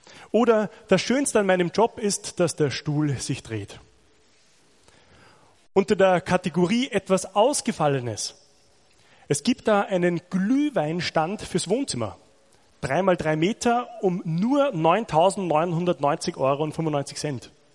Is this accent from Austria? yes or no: yes; Austria; Ich bin ja Österreicher, da ist ja alles ganz anders.